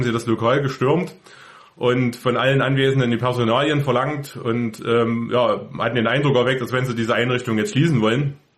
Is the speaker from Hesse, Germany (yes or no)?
no; Saxony, Germany; insbesondere in Sachsen, hier bei uns im Erzgebirge